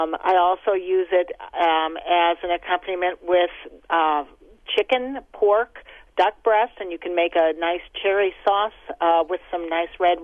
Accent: Wisconsin, United States; And I'm from Door County, as you mentioned. So our cherries up here are the Montmorency cherries

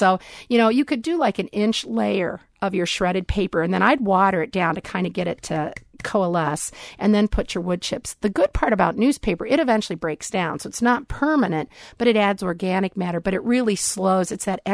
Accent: Wisconsin, United States; I'm from Wisconsin. I use an old ice cream bucket for mine.

